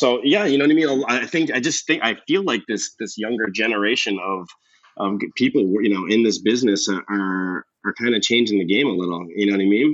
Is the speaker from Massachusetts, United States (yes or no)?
yes; Massachusetts, United States; I grew up on the Cape, you know what I mean? I used to go to, you know, all these fish shacks and, you know, fried clams